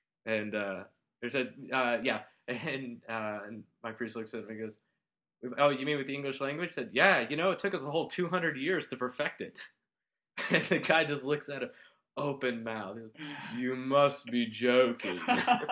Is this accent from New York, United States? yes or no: no; Fort Wayne, Indiana, United States; Mine said Fort Wayne, Indianapolis, which I'm from Fort Wayne.